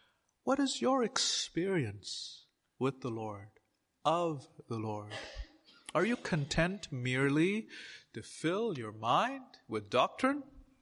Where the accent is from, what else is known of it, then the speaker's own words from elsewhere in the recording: India; when I grew up in India, British English, they don't allow this kind of talk.